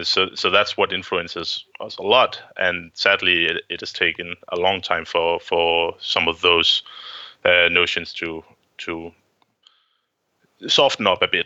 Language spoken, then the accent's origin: English; Denmark; I'm an historian from Denmark